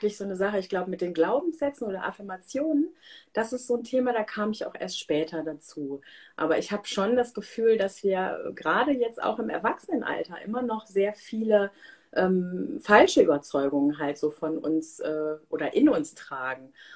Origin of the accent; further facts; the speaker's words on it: Germany; born there; Ich bin halbe Inderin, aber hier in Deutschland geboren. Wohne in der Nähe von Köln. Bin Jahrgang 77